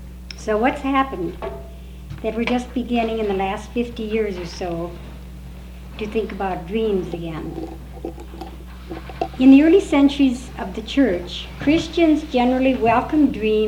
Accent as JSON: {"language": "English", "town": "Oakland", "region": "California", "country": "United States", "said": "I'm from Oakland, California"}